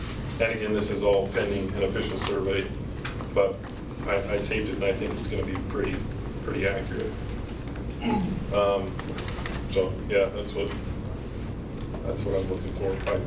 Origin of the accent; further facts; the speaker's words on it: Daniels, Utah, United States; now in Midway, United States; I was born and raised here in Daniels at the corner of 3000 South and Daniels Road. I've enjoyed growing up in this valley. I now have 3 kids and currently rent a house in Midway.